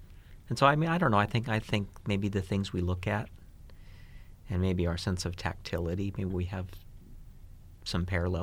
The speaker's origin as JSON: {"language": "English", "region": "Western US", "country": "United States", "tie": "born or raised there", "said": "I grew up in the Western U.S. and I spent a lot of time hiking."}